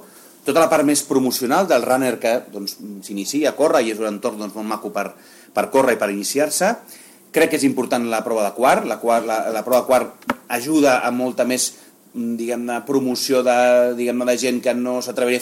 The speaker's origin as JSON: {"language": "Catalan", "town": "Barcelona", "region": "Catalonia", "country": "Spain", "said": "Ja ens agrada que passin coses fora de Barcelona ciutat, i jo soc de Barcelona, eh?"}